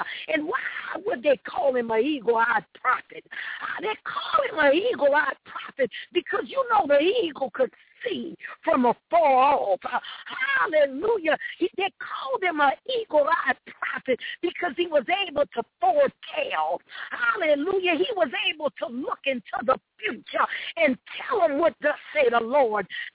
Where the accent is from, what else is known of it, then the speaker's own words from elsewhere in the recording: New Orleans, Louisiana, United States; So, you know, I'm from New Orleans, hallelujah. I'm from the inner city of New Orleans.